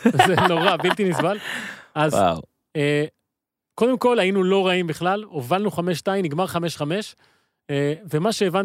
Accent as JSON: {"language": "Hebrew", "town": "Haifa", "region": "Haifa District", "country": "Israel", "said": "אני חיפאי הרי, של שמיניות"}